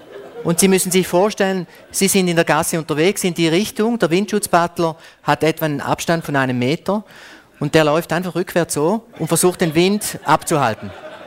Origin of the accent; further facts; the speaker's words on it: Switzerland; Also bei uns in der Schweiz ist es sehr verpönt, also im öffentlichen Raum liegen, Siesta machen.